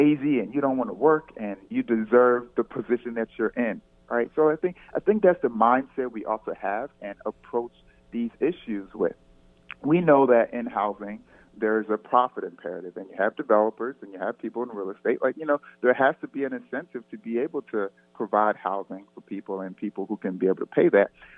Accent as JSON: {"language": "English", "town": "Alexandria", "region": "Virginia", "country": "United States", "lives_now": "Tulsa, United States", "said": "I came from the East Coast, Alexandria, Virginia, to Tulsa to teach."}